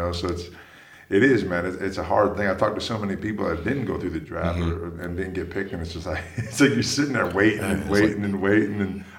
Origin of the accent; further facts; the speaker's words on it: United States; And as American growing up and balling, obviously your ultimate goal is to turn on that TV or be there and see your name called in the draft.